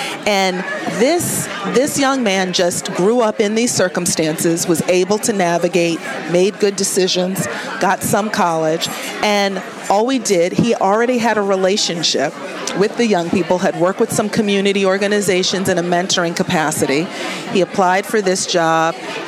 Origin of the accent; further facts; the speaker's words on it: New England, United States; they look at me and they know I grew up in New England and I did, you know.